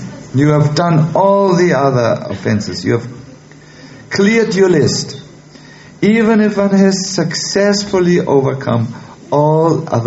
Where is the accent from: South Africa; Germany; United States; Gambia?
Germany; English is a second language; We are from Germany, we are very mechanical.